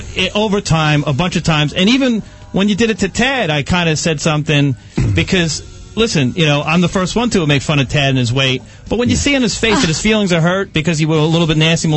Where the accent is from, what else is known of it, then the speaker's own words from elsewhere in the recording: Brooklyn, New York, United States; And I grew up in Brooklyn, and all we did was make fun of each other.